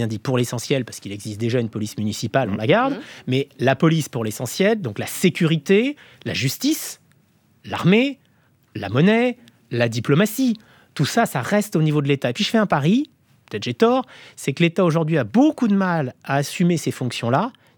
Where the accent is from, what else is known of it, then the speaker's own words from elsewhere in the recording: Normandy, France; je suis normand, hein